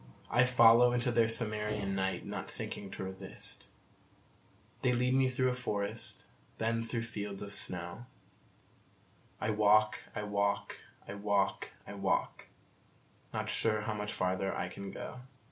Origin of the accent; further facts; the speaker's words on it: Detroit, Michigan, United States; I am from Detroit, Michigan, here out of state.